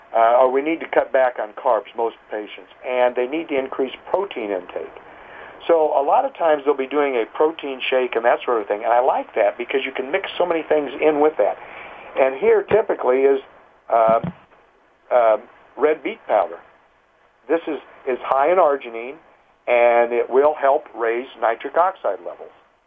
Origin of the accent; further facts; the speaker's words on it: Midwest, United States; I'm from the Midwest, but here's been my experience here.